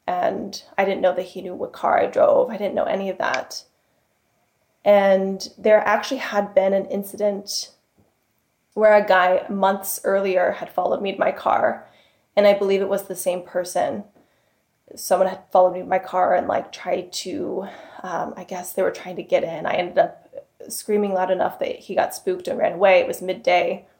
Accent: Ohio, United States; you know, I'm from Ohio, so no one would be calling me at 11 o'clock Pacific time.

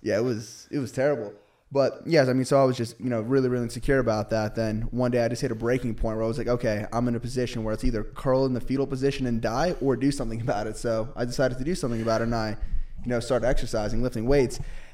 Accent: New Jersey, United States; I am from New Jersey

